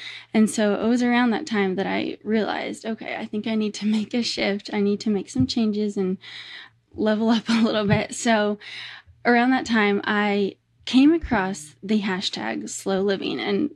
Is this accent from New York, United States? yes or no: no; Nebraska, United States; We grew up in Nebraska and there were cornfields surrounding our house on every side.